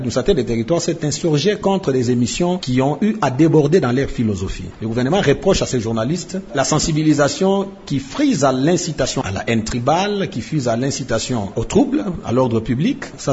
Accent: DR Congo; Nous sommes congolais comme tout autre

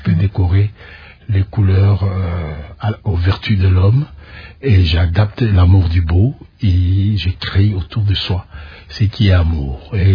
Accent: Kolwezi, Lualaba, DR Congo; Si, j'ai grandi à Kolwezi. Mes premières études primaires, mon enfance réellement. Je suis né des parents miniers qui travaillaient aux minières du Haut-Katanga, actuellement appelé Jutamine.

